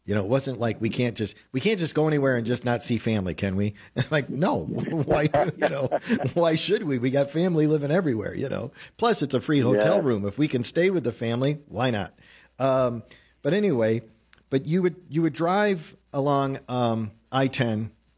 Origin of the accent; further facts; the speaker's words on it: Jamestown, New York, United States; So, like your father, I grew up in New York I'm from Jamestown.